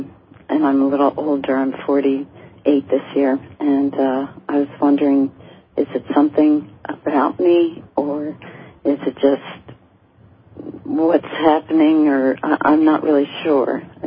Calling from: Virginia, United States; UK. I'm calling from Virginia.

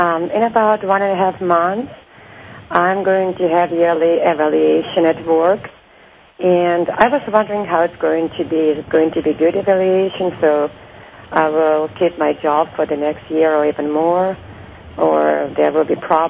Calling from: California, United States; I'm calling from California.

